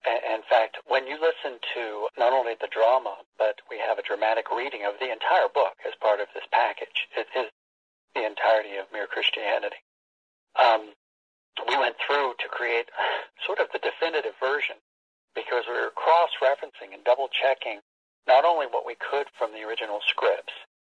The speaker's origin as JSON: {"language": "English", "region": "Maryland", "country": "United States", "tie": "born or raised there", "said": "I'm actually an East Coast boy. I grew up in Maryland."}